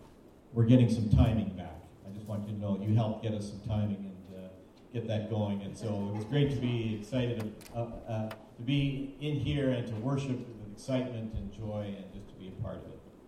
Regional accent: Manitoba, Canada; I'm from Manitoba originally and went to school there.

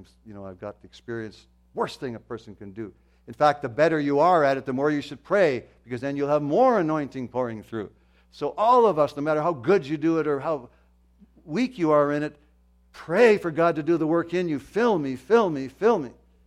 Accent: Coal Branch, Alberta, Canada; So I grew up in the Coal Branch area there

